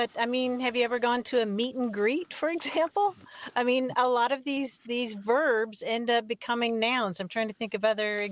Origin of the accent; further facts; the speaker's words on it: Kentucky, United States; I mean, I'm from the South. I grew up in Kentucky, and so I have an entirely different way of speaking from Grant's